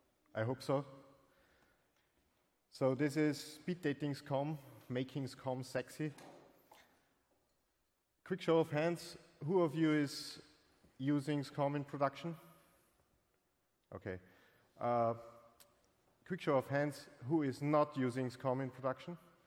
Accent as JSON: {"language": "English", "region": "Vienna", "country": "Austria", "said": "I'm from Austria, Vienna."}